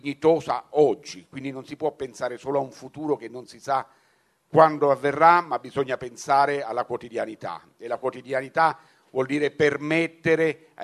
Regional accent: Rome, Lazio, Italy; Io vivo a Roma, ma sono nato a Roma, ho sempre abitato a Roma, però le origini della mia famiglia sono della Calabria, non ci torno quasi mai, se non raramente

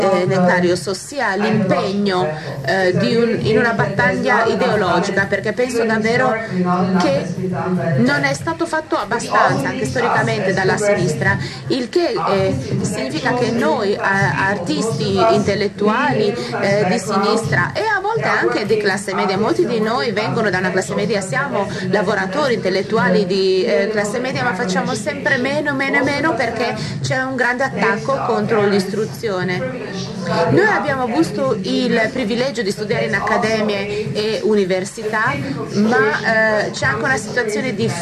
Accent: Vienna, Austria; Italian is a second language; vengo da Vienna, Austria, sono artista di teatro

